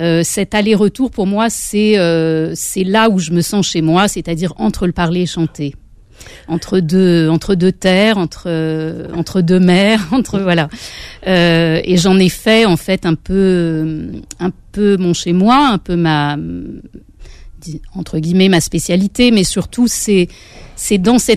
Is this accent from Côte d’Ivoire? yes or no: no; Marseille, Provence-Alpes-Côte d'Azur, France; also born or lived in Algiers, Algeria / Paris region; je suis partie d'Alger, moi, petite, vraiment toute petite, avec ma sœur aînée, qui chante donc avec moi dans le spectacle. Et on a vécu après quelques années à Marseille, puis on est venu en région parisienne.